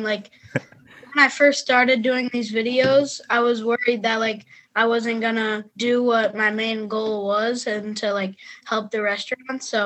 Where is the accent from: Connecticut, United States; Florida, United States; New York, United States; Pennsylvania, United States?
Connecticut, United States; Bethel; Yeah, Bethel, Connecticut.